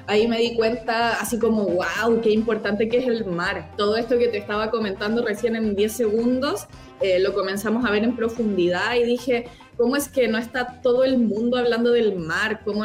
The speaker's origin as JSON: {"language": "Spanish", "town": "Peñaflor", "region": "Santiago Metropolitan Region", "country": "Chile", "tie": "born or raised there", "said": "crecí en Santiago, en Peñaflor más específicamente"}